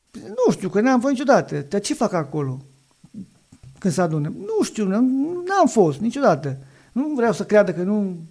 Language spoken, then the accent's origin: Romanian; Chendrea, Sălaj County, Romania; Din satul Chendrea. Sunt dintr-o familie de... maica mea de până 80 și ceva, în oastea Domnului, 81-82.